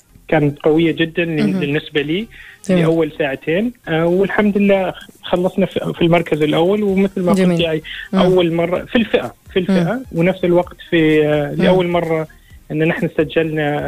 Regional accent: Oman; وجودي أنا في السيارة سائق عماني

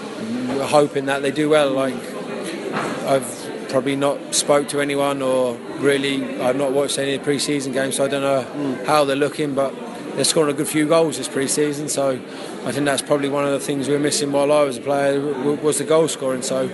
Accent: England, United Kingdom; now in Ireland; Like I say, as soon as I came over from England to Ireland

